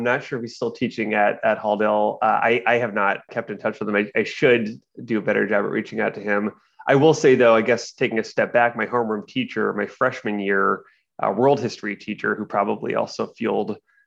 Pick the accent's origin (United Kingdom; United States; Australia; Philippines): United States; Waterville, Maine; also born or lived in Farmingdale; So born and raised in Waterville, Maine, though I moved to Farmingdale, Maine with my mom and my stepdad.